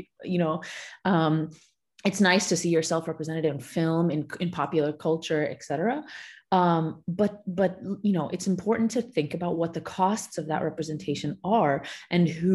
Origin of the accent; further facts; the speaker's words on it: United States; I grew up, obviously, I think you can tell from my accent, I grew up in the US. I grew up also in a non-Muslim society.